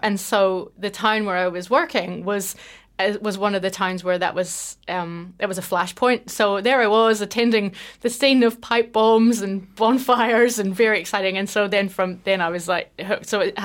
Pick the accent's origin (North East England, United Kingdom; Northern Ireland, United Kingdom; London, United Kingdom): Northern Ireland, United Kingdom; also born or lived in Scotland; I'm Northern Irish.